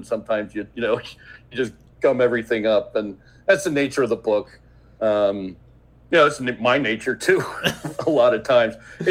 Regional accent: New Jersey, United States; also born or lived in Essex County; I grew up outside of Philadelphia, South Jersey, town called Lakes. It was between Philadelphia and the Jersey Shore. It was nice. And we moved up to Essex County near New York when I was in high school.

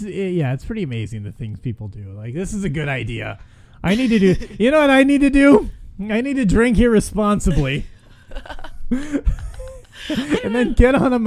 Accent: California, United States; Like, when I grew up in California, it's like 77 degrees all year round.

